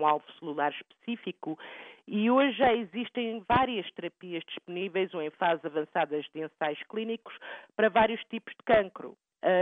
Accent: Portugal; É uma grande honra para mim, como portuguesa, estar presente nesta entrevista.

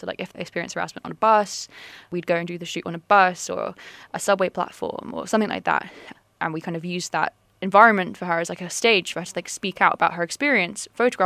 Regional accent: London, United Kingdom; I grew up in London.

